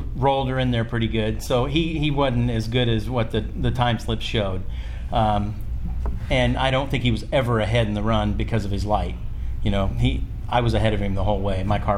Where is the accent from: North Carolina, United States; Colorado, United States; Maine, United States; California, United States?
California, United States; Alturas; I call this my home racetrack because I grew up in Alturas, California. This was the closest national event to where I used to live. It's a little town, you know, northeastern California.